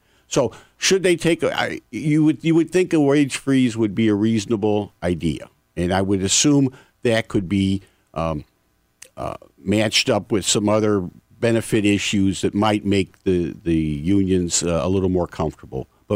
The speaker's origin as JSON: {"language": "English", "town": "St. Louis", "region": "Missouri", "country": "United States", "tie": "born or raised there", "said": "Well, I grew up in St. Louis, so that might, make me a little bit different."}